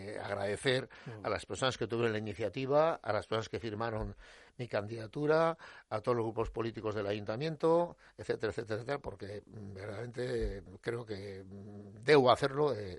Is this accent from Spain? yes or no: yes; San Sebastián, Basque Country, Spain; yo soy del barrio de Martutene, allí de las afueras de Donosti.